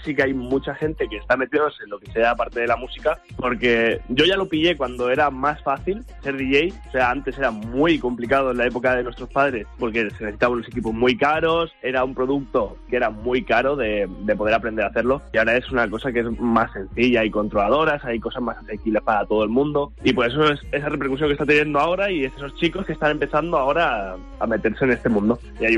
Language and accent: Spanish; Guadalajara, Castilla-La Mancha, Spain; now in Azuqueca, Spain; yo soy de Guadalajara, vivo en Azuqueca